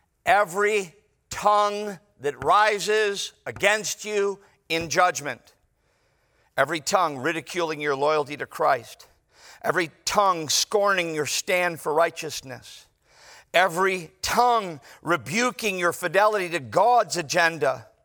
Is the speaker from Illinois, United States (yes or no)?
yes; Chicago, Illinois, United States; I'm from Chicago. We don't think your buildings are all that impressive, but your beaches are.